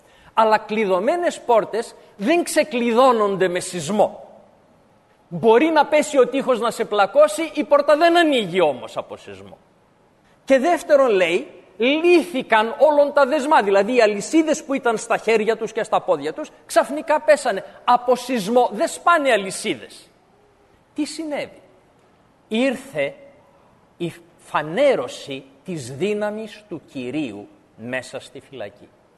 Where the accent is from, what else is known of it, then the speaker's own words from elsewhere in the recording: Greece; Και βλέπετε, εμείς ως Έλληνες έχουμε ως εθνικό σπορ την γκρίνια.